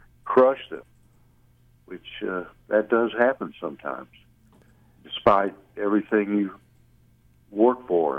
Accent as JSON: {"language": "English", "town": "Plainview", "region": "Texas", "country": "United States", "tie": "born or raised there", "also_born_or_lived": "Waco, Texas", "said": "Well, I was born in Waco, Texas, and then my family moved out to the panhandle of Texas in an area, you know, between Amarillo and Lubbock. Part of my high school was in grade school, was in Plainview, Texas."}